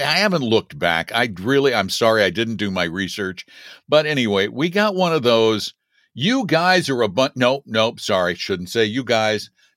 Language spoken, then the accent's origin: English; Boulder, Colorado, United States; I am, but not from Denver. I'm from Boulder, and there's this thing, you know.